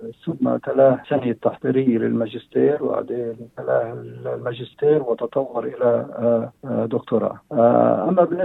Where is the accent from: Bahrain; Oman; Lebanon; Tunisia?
Lebanon; El Mina, North Governorate; أنا من لبنان، من مدينة اسمها الميناء، ميناء طرابلس. وبالنسبة للاسم طبعا اسم غريب بعض الشيء، ولكن الاسم العائلي أصلا، لكن هذه العائلة عريقة في طرابلس وفي الشام